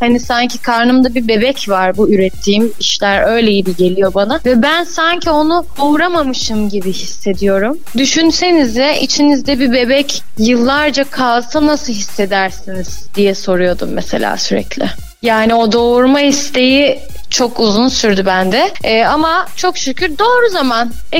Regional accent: İzmir, Turkey; also born or lived in Konya; benim doğum yerimin Konya olması bana çok şey kattı. Çünkü doğdum, sonra tabii hemen İzmir'e taşındık. Yani birkaç yıl kaldım. Hemen İzmir'e taşındık

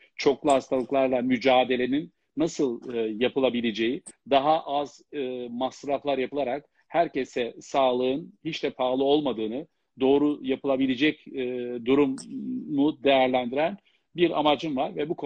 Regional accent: Gaziantep, Turkey; Ben Antepliyim, anne tarafında da Maraşlıyım ve dolayısıyla bizim o bölgede mayın eşeği diye bir tabir kullanılır.

